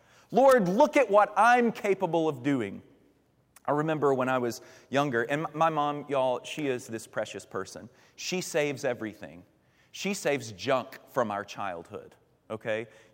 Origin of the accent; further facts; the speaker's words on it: Kentucky, United States; I grew up in Kentucky in the 80s